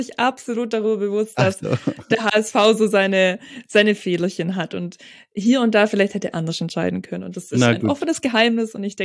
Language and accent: German; Starnberg, Bavaria, Germany; born there; ich bin geboren in Starnberg, so Bayern.